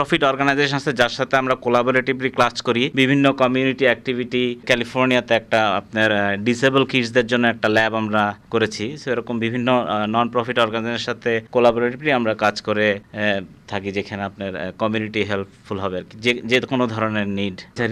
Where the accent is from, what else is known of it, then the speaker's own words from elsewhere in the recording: Bangladesh; moved away as an adult; আমরা আসলে যারাই বাংলাদেশ থেকে এসেছি